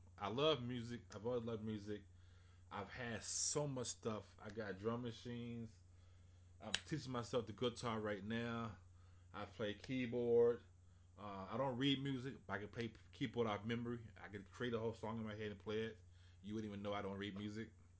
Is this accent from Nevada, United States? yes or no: no; Houston, Texas, United States; I'm also from Houston, Fifth Ward, the Nickel.